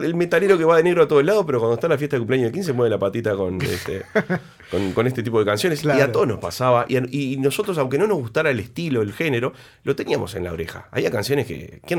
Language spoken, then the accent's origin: Spanish; Uruguay; Y como todo uruguayo tenemos familia